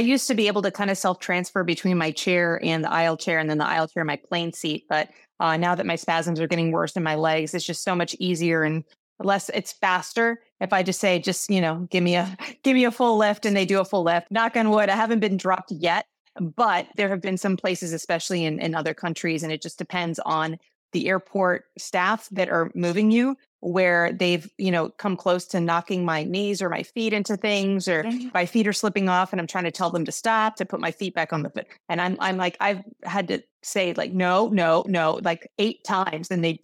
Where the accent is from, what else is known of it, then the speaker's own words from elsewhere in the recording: Orlando, Florida, United States; And then there's my hometown of Orlando, which is awful.